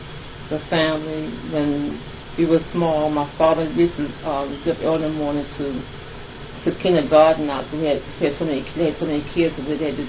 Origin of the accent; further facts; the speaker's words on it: United States; I was raised on Tenner Hill, and I used to live the house behind this one that my brother lives at now.